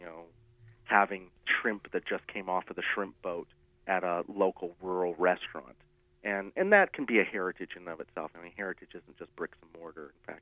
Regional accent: Alberta, Canada; the one I remember that we always had to stop at in growing up in Alberta

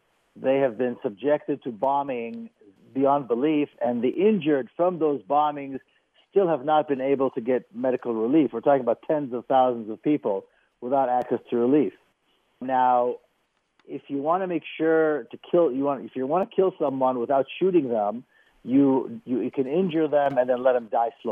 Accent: Jerusalem, Jerusalem District, Israel; moved away; I was born and raised in Jerusalem. I can come and go as I please. I've been gone for 20 years. You know, I go back. I'm a citizen.

